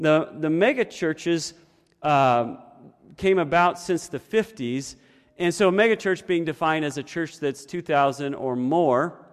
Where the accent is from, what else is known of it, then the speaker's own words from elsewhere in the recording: New York, United States; born there; but I was born in New York State.